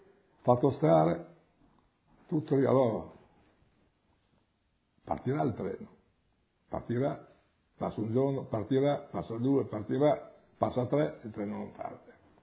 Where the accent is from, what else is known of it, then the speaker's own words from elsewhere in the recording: Friuli-Venezia Giulia, Italy; Dopo Cividale siamo passati nel mio paese, alle Manzacco, siamo passati.